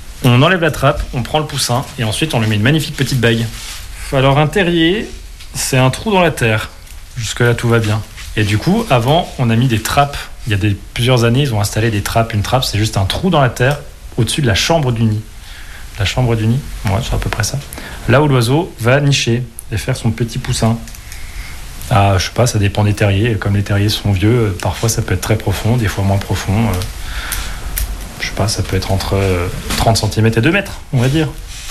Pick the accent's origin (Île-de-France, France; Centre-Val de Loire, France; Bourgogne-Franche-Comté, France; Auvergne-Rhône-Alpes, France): Bourgogne-Franche-Comté, France; Je viens de France. Je viens de Franche-Comté.